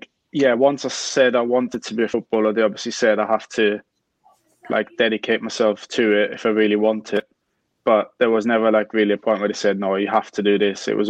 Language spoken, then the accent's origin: English; Vienna, Austria; obviously I'm from Vienna. So like in Austria, there's 9 different kind of areas that you play against.